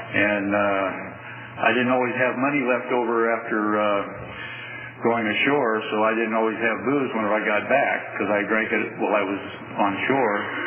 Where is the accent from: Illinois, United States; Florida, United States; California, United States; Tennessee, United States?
California, United States; Sacramento; also born or lived in Fresno; I was born in Fresno. I was raised in Sacramento.